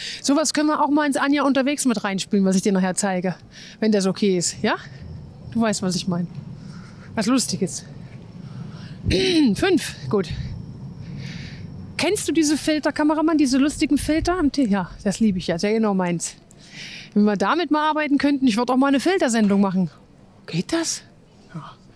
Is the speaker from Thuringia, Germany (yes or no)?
yes; Erfurt, Thuringia, Germany; selbst als Erfurter